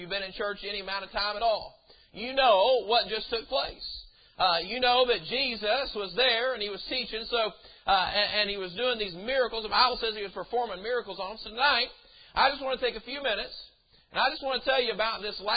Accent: the South, United States; And I'm from the South. I'm Southern born and Southern bred. And when I die, I'll be Southern dead.

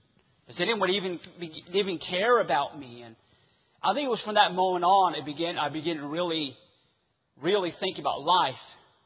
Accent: United States; first language Navajo; English is a second language; my first language was Navajo, and that's what my grandmother spoke, was what my grandfather spoke, and was raised with no running water and no outdoor, no indoor plumbing or none of that. We didn't have the luxury of any of that. We live way deep res

